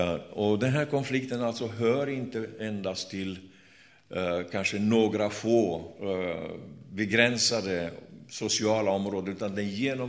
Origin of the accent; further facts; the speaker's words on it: Romania; now in Sweden; och ursprungligen kommer jag från Rumänien. Jag har kommit till Sverige för 35 år sedan.